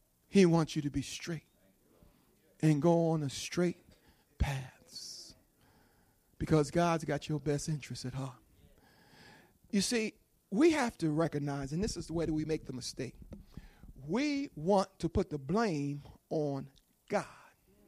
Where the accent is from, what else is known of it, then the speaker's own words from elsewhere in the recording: New Jersey, United States; In all that cold weather I grew up in Jersey, I cannot recall having a cold.